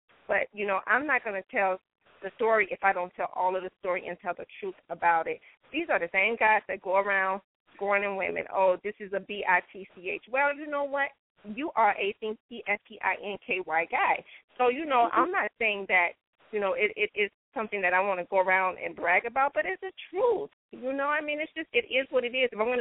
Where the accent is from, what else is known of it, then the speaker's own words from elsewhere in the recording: Chicago, Illinois, United States; But I learned quickly because I am from Chicago. So, you know, I'm from the home of pimp gangsters and hustlers.